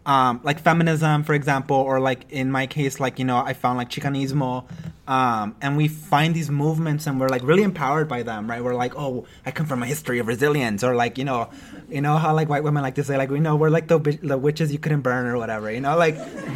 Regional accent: East Los Angeles, California, United States; born there; I used to say, well, my parents are from Puebla, and I was born in East LA.

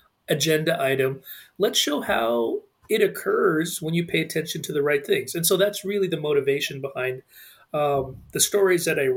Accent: the Prairies, Canada; I was born in the middle of the country, so I'm a prairie boy. I'm a Midwestern boy. I'm from Canada originally.

